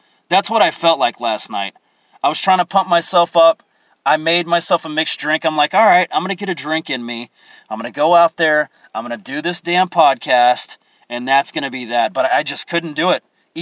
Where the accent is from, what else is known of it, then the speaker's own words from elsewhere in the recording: Texas, United States; aren't you from Texas? Yeah, I am from Texas.